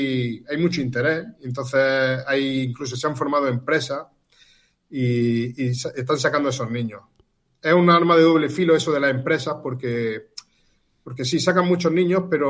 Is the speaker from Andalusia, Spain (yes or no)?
yes; Almería, Andalusia, Spain; now in Roquetas de Mar, Spain; yo cuando vine aquí a Roquete, yo soy de Almería, y vine en el año 91 y había 40.000 habitantes.